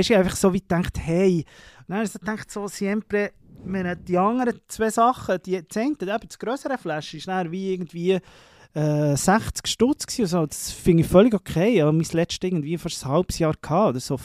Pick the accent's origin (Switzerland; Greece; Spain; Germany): Spain; Ich bin Spanier